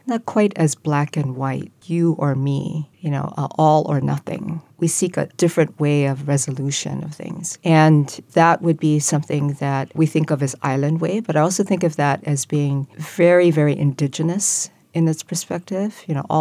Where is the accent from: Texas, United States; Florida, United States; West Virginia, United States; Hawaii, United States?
Hawaii, United States; I think that growing up in Hawaii, that this is a place, the island mentality essentially, right